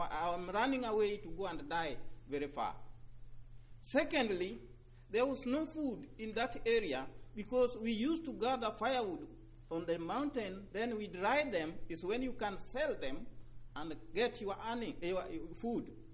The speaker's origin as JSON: {"language": "English", "country": "Kenya", "second_language": "English", "said": "I come from Kenya. Kenya is a big country with 43 different dialects."}